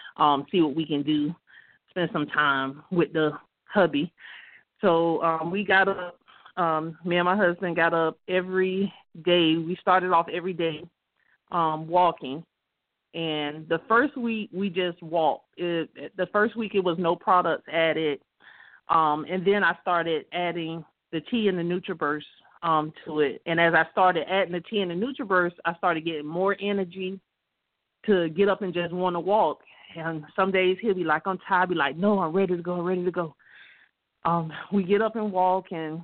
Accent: Jacksonville, Florida, United States; I'm from Jacksonville, Florida.

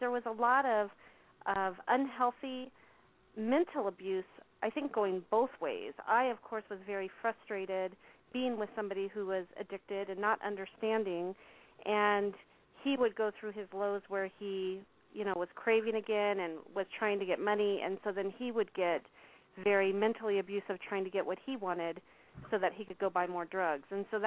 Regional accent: Tucson, Arizona, United States; I am from Tucson, Arizona.

